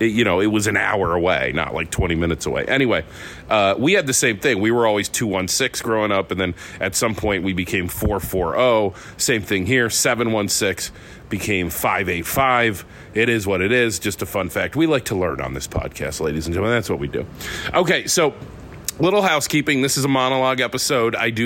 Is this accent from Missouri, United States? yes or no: no; Ohio, United States; now in Rochester, United States; Where I grew up in Ohio, like, every fundraiser is a reverse raffle. I come to Rochester.